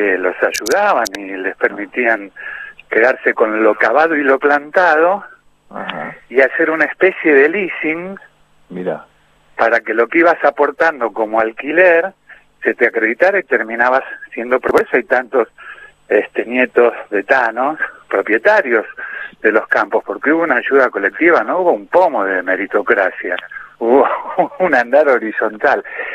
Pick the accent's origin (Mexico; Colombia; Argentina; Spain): Argentina; Villa Lynch, Buenos Aires Province; born there; No, yo en verdad nací en Villa Lynch.